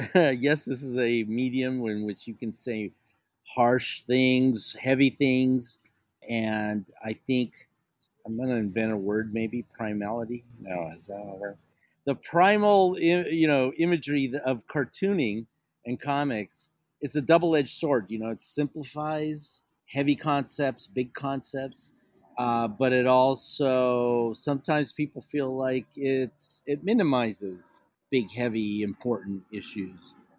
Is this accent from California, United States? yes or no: yes; San Diego, California, United States; also born or lived in Tijuana, Mexico; I'm from San Diego and Tijuana. I grew up there and it really shaped my outlook on life.